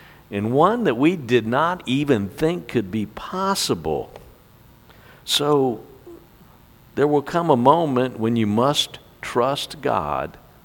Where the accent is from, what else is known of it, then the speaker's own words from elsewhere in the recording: Chicks Beach, Virginia, United States; From where I grew up on the Chesapeake Bay at a place called Chicks Beach, it was 17 and a half miles across to the eastern shore.